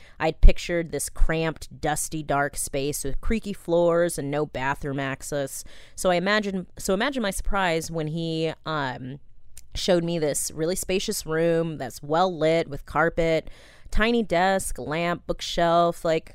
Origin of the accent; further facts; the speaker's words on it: Ashland, Oregon, United States; over breakfast in my hometown of Ashland, Oregon